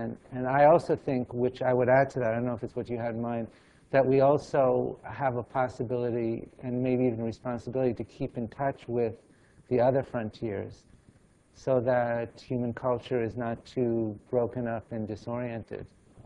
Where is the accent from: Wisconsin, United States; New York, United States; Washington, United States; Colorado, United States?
New York, United States; Yeah, I'm from New York originally.